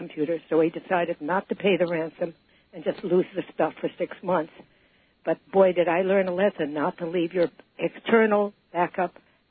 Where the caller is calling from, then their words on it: New Jersey, United States; Hi. I'm calling you from New Jersey.